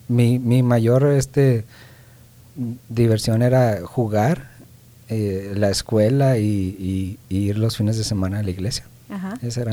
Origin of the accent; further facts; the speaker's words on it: Cuauhtémoc, Chihuahua, Mexico; Yo nací en Ciudad Chihuahua, Chihuahua, pero mayor parte de mi vida crecí en Ciudad Cuauhtémoc, Chihuahua.